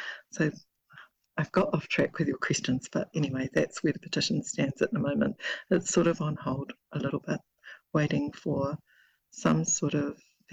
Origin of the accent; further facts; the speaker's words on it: Waiheke, Auckland, New Zealand; I grew up on Waiheke and I lived there almost all my life and overlooking Putiki until 2 years ago. And so I'd actually moved up north when the occupation started.